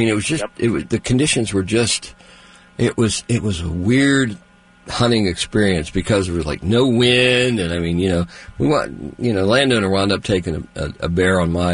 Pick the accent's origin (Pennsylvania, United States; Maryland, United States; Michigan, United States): Pennsylvania, United States; You know, growing up in Pennsylvania, of course, they've always had a bear season in all my memories.